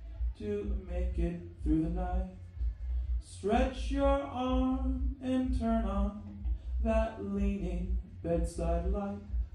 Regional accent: Texas, United States; I'm on tour. I'm from Texas.

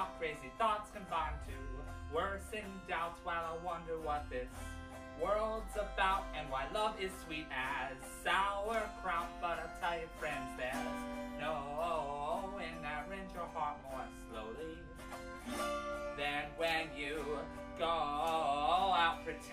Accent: Olympia, Washington, United States; I'm from Olympia, Washington, most recently.

